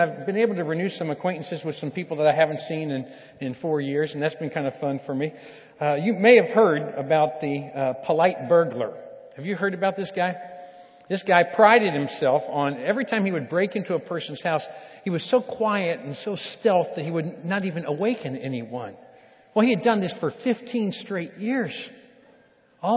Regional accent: Kentucky, United States; because I am from Kentucky, all right? Kentucky is a little different than Texas.

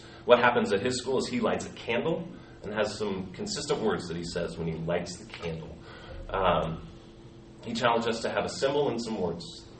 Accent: Seattle, Washington, United States; I grew up in Seattle. I went to Seattle Pacific University, where I failed chapel 3 times.

